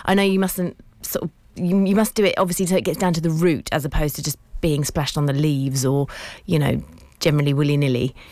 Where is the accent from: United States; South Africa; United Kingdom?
United Kingdom; Oakington, East of England; So I grew up in Oakington, funny enough